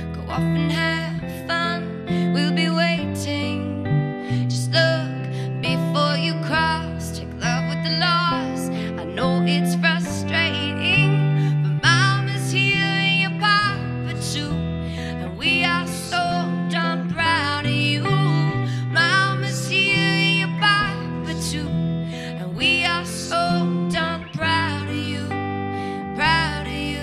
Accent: Rock Island, Illinois, United States; I lived in L.A. for 5 years. You know, I grew up in the Midwest, in Rock Island, Illinois, and traveled a bit, and then, you know, went to Hollywood

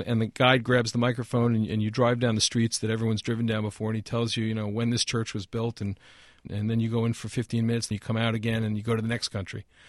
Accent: New Orleans, Louisiana, United States; they've made me the king of Zulu, you know, and I couldn't be more proud. It's my hometown.

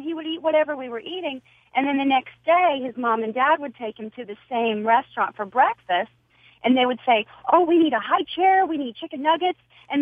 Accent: Midwest, United States; I'm from the Midwest, and I was a nanny on the East Coast as well as California.

